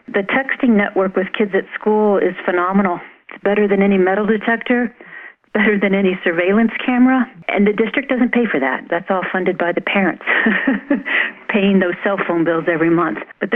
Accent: Indiana, United States; now in Denver, United States; Well, I live in Denver. I grew up in Indiana, so I have always lived landlocked.

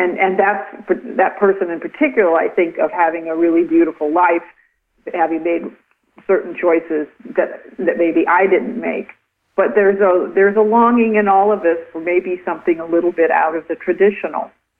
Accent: the South, United States; also born or lived in New York City; I actually feel like I am more from the South than anywhere else, because I moved around a lot as a child, I went to high school, middle school and high school here, and I have deep roots in this part of the country.

